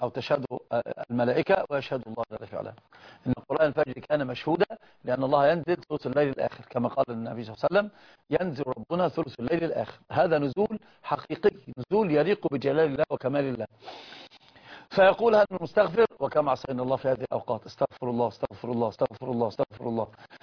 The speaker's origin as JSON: {"language": "Arabic", "town": "Alexandria", "region": "Alexandria Governorate", "country": "Egypt", "said": "اسكندريه."}